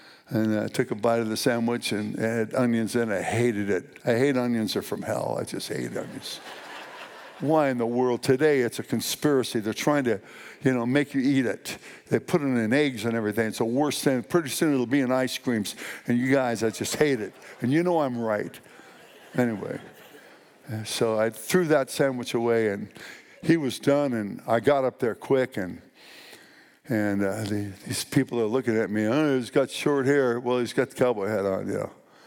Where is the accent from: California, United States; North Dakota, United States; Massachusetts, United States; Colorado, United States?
California, United States; Long Beach; that's why I'm here from Long Beach, California.